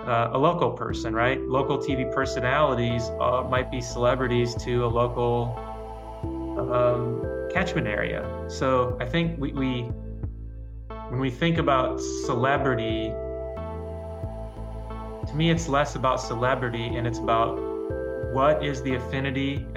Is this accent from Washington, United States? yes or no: no; Iowa, United States; the two physicians that practiced in the little town I grew up in Iowa.